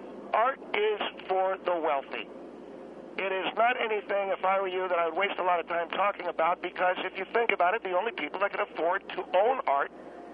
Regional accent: California, United States; I come from California, and Phil Henry comes from California

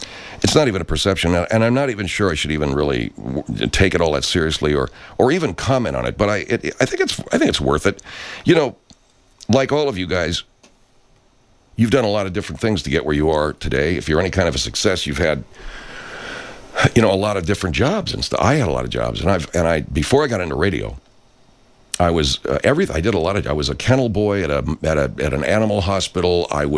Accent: California, United States; I'm from California, and I probably got a redder neck than a lot of rednecks, which I believe.

